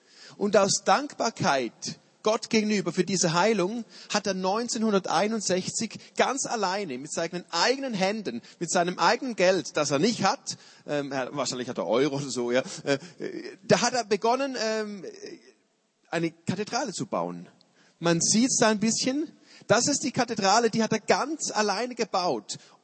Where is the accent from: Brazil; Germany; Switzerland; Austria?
Switzerland; Wir machen mal schnell als Schweizer so ein Gotthardtunnel.